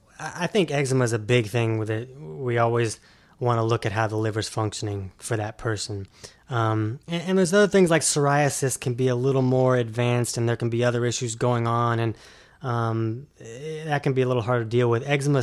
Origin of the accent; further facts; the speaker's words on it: Florida, United States; I'm from Florida.